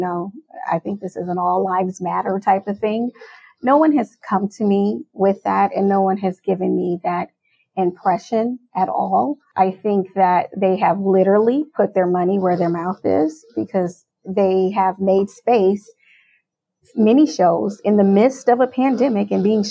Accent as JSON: {"language": "English", "town": "Omaha", "region": "Nebraska", "country": "United States", "said": "I mean, I come from Omaha, Nebraska, where I worked at a performing arts center that presented Broadway shows."}